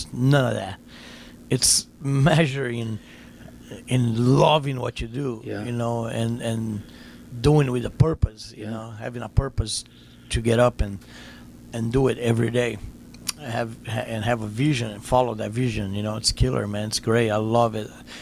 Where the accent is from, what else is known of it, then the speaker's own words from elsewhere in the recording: Brazil; I remember growing up in Brazil